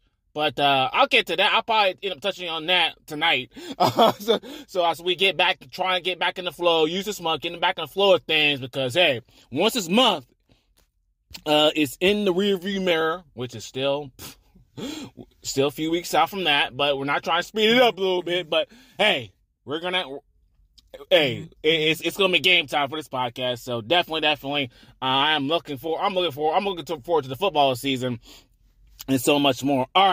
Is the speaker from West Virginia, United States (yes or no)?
no; Marietta, Georgia, United States; from my home state, Marietta, Georgia